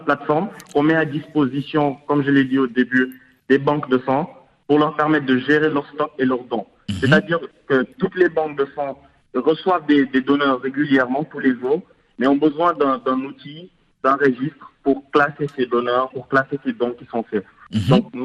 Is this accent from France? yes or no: no; Senegal; moi je suis sénégalais